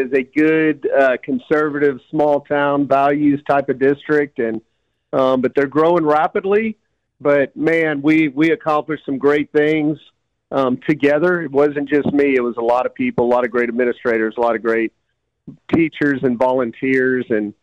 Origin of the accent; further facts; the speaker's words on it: Houston, Texas, United States; Born and raised in Houston, Texas, southwest Sharpstown.